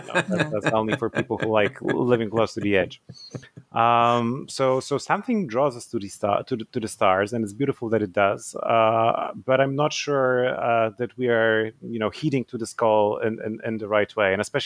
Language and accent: English; Poland; English is a second language; moved away as an adult; also born or lived in United Kingdom; now in Canada; So I'm originally Polish. I was born in Poland. I spent most of my life there, but I also studied in the UK on an American scholarship. I live in Canada now.